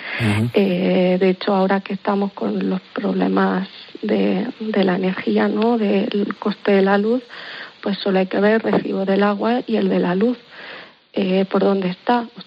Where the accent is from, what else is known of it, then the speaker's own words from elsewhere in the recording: Region of Murcia, Spain; now in Almería, Spain; bueno, yo soy murciana y ahora vivo en Almería